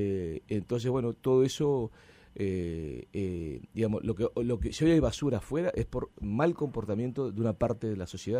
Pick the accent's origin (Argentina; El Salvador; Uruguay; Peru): Uruguay; Y yo me di cuenta que era como buen uruguayo de la cultura de tirar en la calle cosas o desde el auto cosas